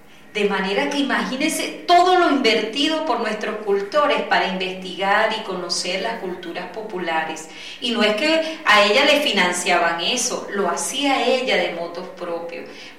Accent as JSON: {"language": "Spanish", "country": "Venezuela", "said": "así somos los venezolanos y las venezolanas."}